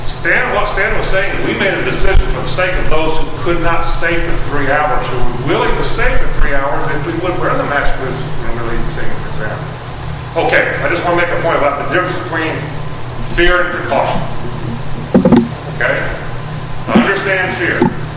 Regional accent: Athens, Alabama, United States; My hometown, Athens, Alabama, Limestone County

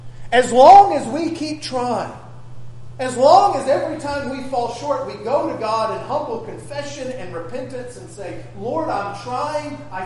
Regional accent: Texas, United States; Again, I grew up in West Texas and my family has a bunch of land out there.

